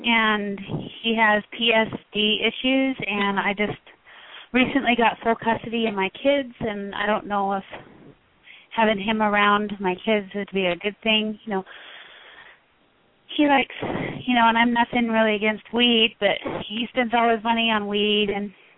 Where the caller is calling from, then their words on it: Delta, Utah, United States; Delta, Utah.